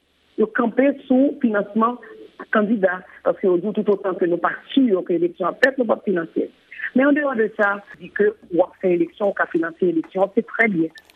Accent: Haiti; Tout ça, c'est des préoccupations en tant qu'haïtien, en tant que citoyen, citoyenne

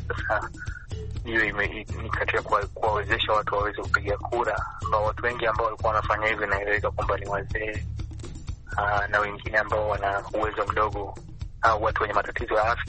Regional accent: Tanzania; now in United States; pia hata nyumbani kwetu Tanzania

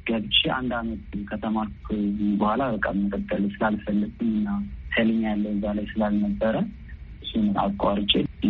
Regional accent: Addis Ababa, Ethiopia; ተወልጄ ያደኩት ታፈንስ አካባቢ ነው አዲስ አበባ

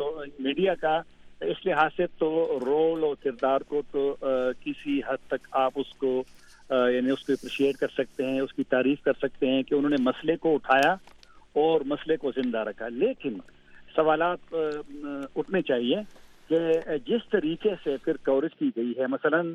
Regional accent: Mardan, Khyber Pakhtunkhwa, Pakistan; میں خود بھی مردان کا ہوں

